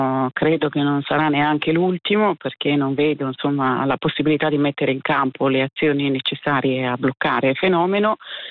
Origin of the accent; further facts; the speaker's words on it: Genoa, Liguria, Italy; born there; Genova Rivarolo è una stazione periferica dove io sono nata a Rivarolo